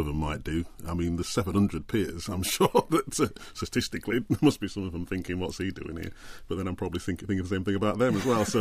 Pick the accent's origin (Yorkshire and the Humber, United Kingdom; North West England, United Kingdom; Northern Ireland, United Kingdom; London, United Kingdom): Yorkshire and the Humber, United Kingdom; Wakefield; growing up in Wakefield, being one of a few black families in Wakefield.